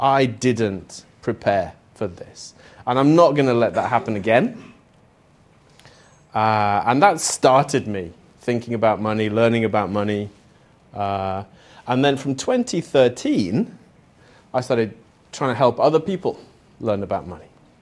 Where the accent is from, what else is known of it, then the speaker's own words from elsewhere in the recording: Spain; now in Japan; I grew up in Spain, so I really do feel like I'm European, which is strange considering that I'm now becoming Japanese. But so I came to Japan in 2000, straight out of university.